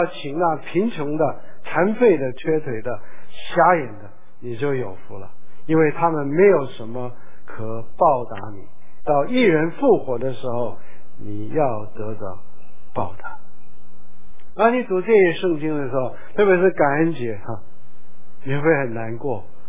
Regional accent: Shandong, China; 你是山东人，我是山东人，这些人都是山东人，咱们来认同一下。

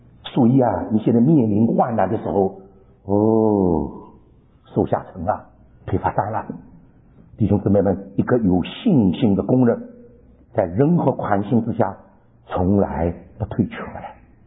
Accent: China; 因为我中国人

